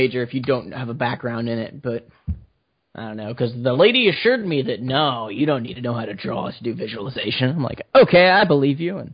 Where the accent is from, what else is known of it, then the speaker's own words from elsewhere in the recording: Texas, United States; I'm the one from Texas, and I hate barbecue sauce.